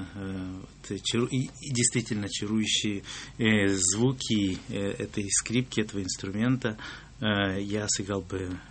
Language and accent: Russian; Siberia, Russia; и Вадик Репин, мой коллега, и Антон Бараховский, мы все выходцы из Сибири